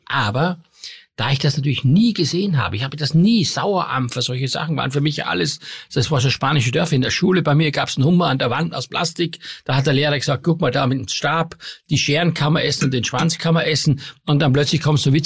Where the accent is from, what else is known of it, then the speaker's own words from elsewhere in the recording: Styria, Austria; Ich komme aus der Steiermark und ich habe natürlich das Fundament der Küche gelernt